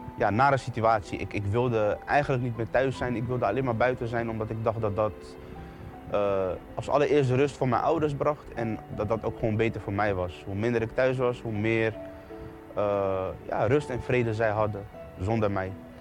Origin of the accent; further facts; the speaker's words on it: The Hague, South Holland, Netherlands; Ik kom uit Den Haag. Ik heb een goede jeugd gehad.